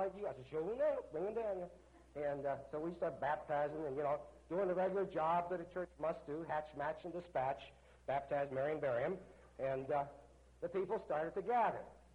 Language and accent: English; Louisville, Kentucky, United States; being a hillbilly, I'm from Louisville, Kentucky, you know, where we got the beautiful horses and fast women.